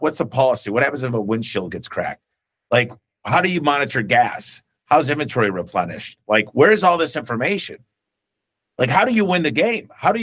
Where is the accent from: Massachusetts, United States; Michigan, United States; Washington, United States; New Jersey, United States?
Michigan, United States; Detroit; look, I came from Detroit. I didn't have anything.